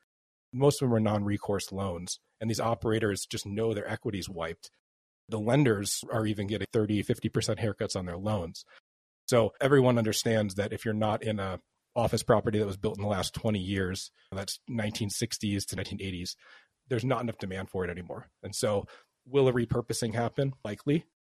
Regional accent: Chicago, Illinois, United States; I'm from Chicago.

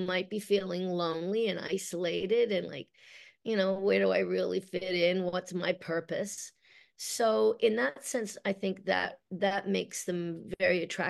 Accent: Nova Scotia, Canada; also born or lived in Australia; I was an elected representative in Nova Scotia, which is where I grew up. Like, I'm from Australia, but we moved to Nova Scotia when I was about 8.

